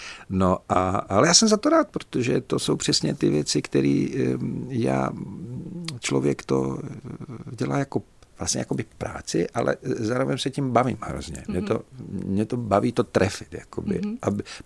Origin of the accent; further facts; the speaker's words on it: Banská Bystrica, Banská Bystrica Region, Slovakia; Czech is a second language; pocházím z Banské Bystrice a umím po slovensky.